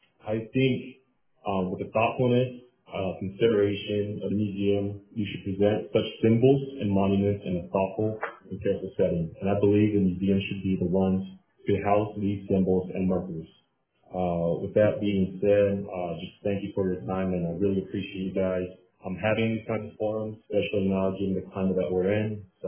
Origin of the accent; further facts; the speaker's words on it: Yuma, Arizona, United States; now in Tempe, United States; I'm originally from Yuma, Arizona, but I've been living in Tempe for the past 11 years.